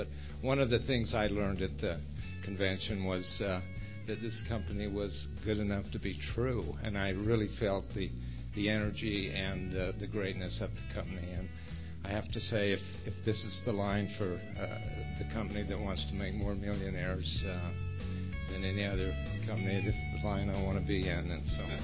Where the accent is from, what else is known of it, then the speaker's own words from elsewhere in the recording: Brigham City, Utah, United States; I'm from Brigham City, Utah.